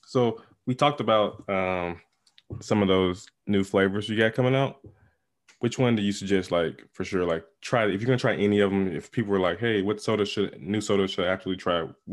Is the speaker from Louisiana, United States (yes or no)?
yes; Louisiana, United States; I grew up in North Louisiana, and I think Big Shot's like big in South Louisiana, like around New Orleans.